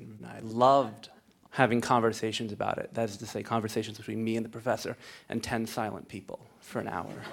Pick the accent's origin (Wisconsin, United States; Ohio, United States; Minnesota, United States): Minnesota, United States; Minneapolis; from Minneapolis.